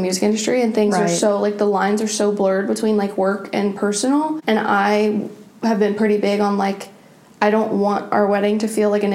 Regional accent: Fort Worth, Texas, United States; I went home to Texas for Easter, both of us did. And I'm from like the Dallas-Fort Worth area. I'm from Fort Worth, but there's so many great dress shops in the DFW Metroplex

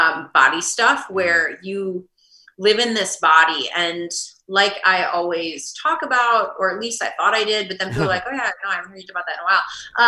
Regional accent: Midwest, United States; And I'm going, and I'm from the Midwest, as you all remember.

